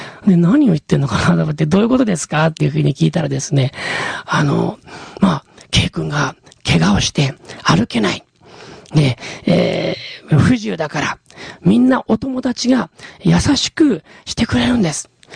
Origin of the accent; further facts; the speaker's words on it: Kanto, Japan; now in Kishiwada, Japan; 私も関東出身なんですけれども、岸和田で、そして、結婚をしました。